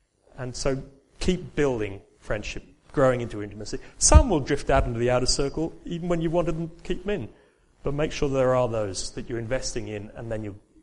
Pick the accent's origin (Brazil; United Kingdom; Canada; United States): United Kingdom; England; I'm from England, forgive me, you know, we do stupid things in England.